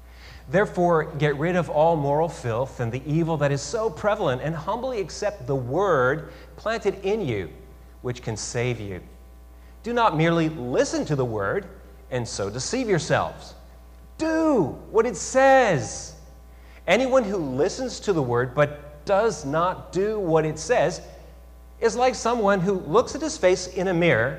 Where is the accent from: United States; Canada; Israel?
Canada; Red Deer, Alberta; As you all know, I'm Canadian. I grew up in Alberta.